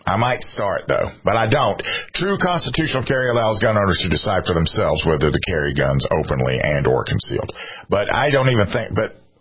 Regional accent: South Carolina, United States; In my home state here in South Carolina

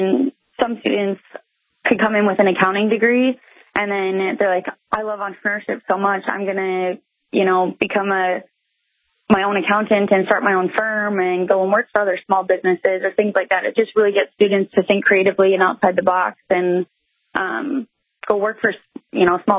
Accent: Lakeville, Minnesota, United States; moved away as an adult; now in Grand Forks, United States; I live in Grand Forks, North Dakota right now. I'm originally from Lakeville, Minnesota. So I came up here for college 6 years ago, which has flown by.

